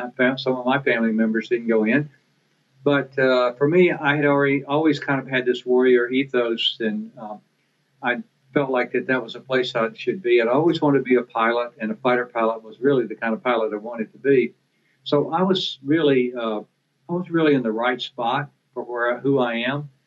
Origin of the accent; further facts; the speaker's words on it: Dahlonega, Georgia, United States; I grew up very near Dahlonega. So I have many friends there